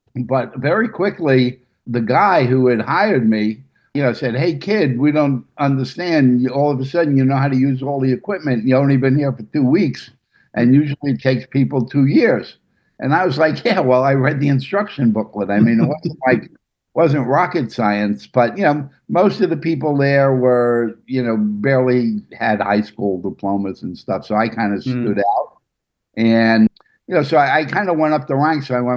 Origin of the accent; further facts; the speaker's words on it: Brooklyn, New York, United States; You know, I grew up in Coney Island, which is still the hood. It's not gentrified Coney Island in Brooklyn yet